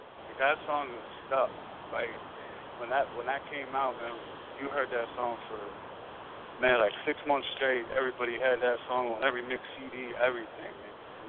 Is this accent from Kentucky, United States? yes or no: no; Pittsburgh, Pennsylvania, United States; I'm from Pittsburgh.